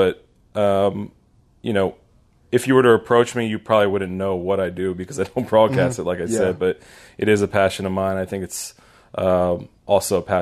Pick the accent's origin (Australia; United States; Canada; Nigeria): United States; Pennsylvania; So I'm from the Philadelphia area.